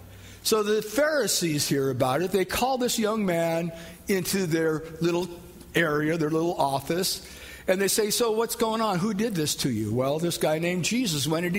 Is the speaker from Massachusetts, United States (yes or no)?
no; Iowa, United States; There was a song that I sang growing up in Iowa.